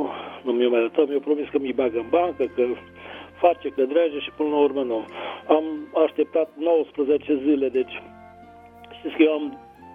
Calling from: Dej, Cluj County, Romania; Sunt din Dej, județul Cluj.

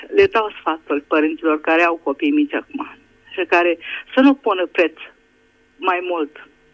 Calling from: Budapest, Hungary; vă sunt din Budapesta.

